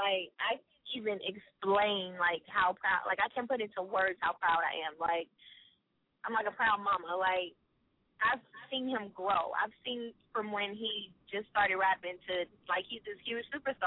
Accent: Watts, California, United States; I'm from Watts, California.

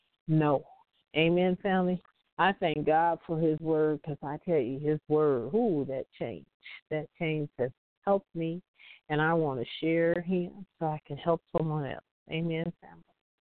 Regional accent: Compton, California, United States; When I was growing up as a kid, growing up in Compton, I tell you, family, we hit every fruit tree in the neighborhood

